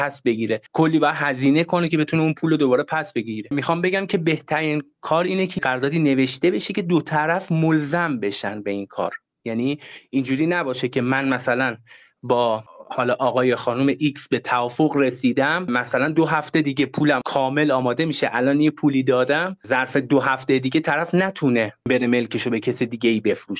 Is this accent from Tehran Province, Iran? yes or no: yes; Tehran, Tehran Province, Iran; بنده تو تهران زندگی میکنم و از بچگی هم تهران بودم.